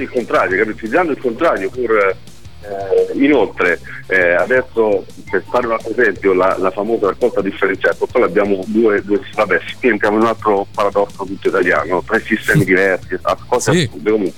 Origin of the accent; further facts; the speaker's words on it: Southern Italy, Italy; io da Terrone, quale sono, assolutamente sono un uomo del sud, me ne dispiace enormemente